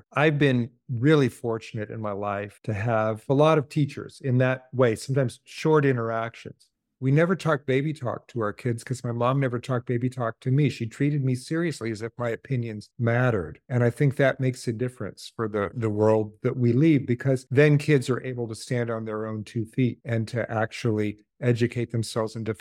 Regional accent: Portland, Oregon, United States; born or raised there

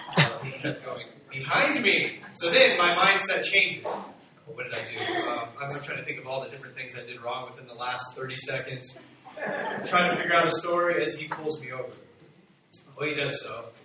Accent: Chino, California, United States; I was in my hometown of Chino, and I went to a stop sign

